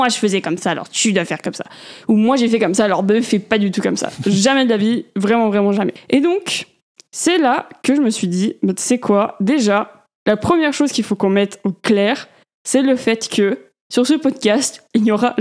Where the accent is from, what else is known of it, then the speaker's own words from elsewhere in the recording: Auvergne-Rhône-Alpes, France; Alors, on est polynésien, on sait pas surfer, on vient de Haute-Savoie, je fais pas de ski.